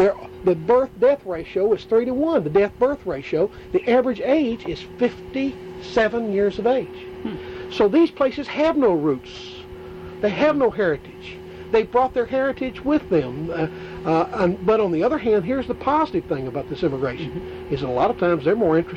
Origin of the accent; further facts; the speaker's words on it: Southern United States, United States; accent: Southern; I speak Southern and I am a Southerner.